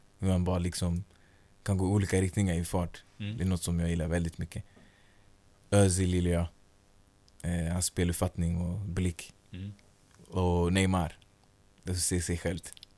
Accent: Stockholm County, Sweden; Jag kommer från norra Stockholm där. En liten ort där uppe.

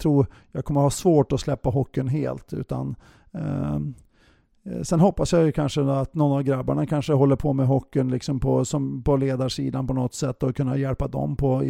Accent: Bjästa, Västernorrland County, Sweden; eftersom jag är från Övik eller från Bjästa då

